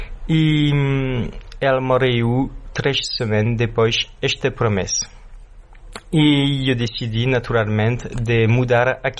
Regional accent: France; Sou da França. Eu nasci na França em 1986 e minha mãe é portuguesa e tenho meu pai francês.

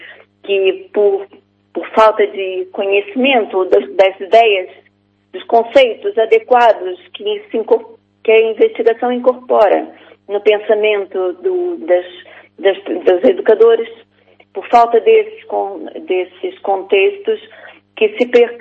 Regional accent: Brazil; moved away as an adult; now in Portugal; eu vim do Brasil com 18 anos, já lá vai muito tempo, não disse a minha idade, mas já lá vai muito tempo. Portanto, vim com 18 anos, vim num contexto em que Portugal era uma sociedade fechada, cheguei cá em 72

